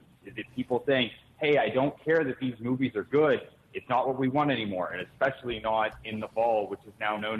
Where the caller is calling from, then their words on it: Dallas, Texas, United States; I am calling from Dallas.